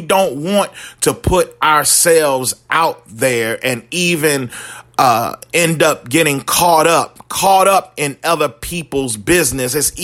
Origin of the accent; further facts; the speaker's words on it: New Jersey, United States; Growing up in New Jersey, we would often spend part of the summer in Lewisburg, North Carolina, where my mother was from.